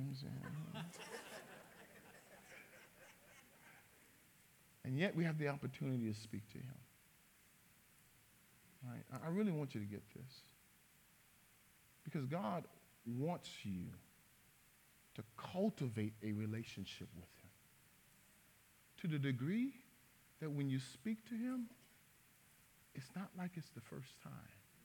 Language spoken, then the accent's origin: English; Ville Platte, Louisiana, United States; you know I grew up in Louisiana, and it's this big metropolis called Ville Platte.